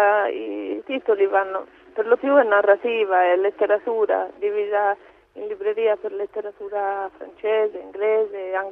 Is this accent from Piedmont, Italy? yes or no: no; Tuscany, Italy; now in Stromboli, Italy; Sono toscana e da 3 anni sto tornando in Toscana nell'inverno.